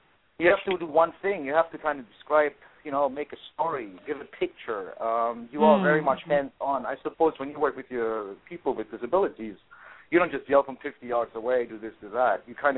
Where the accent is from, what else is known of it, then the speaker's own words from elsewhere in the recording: East Germany, Germany; I grew up in East Germany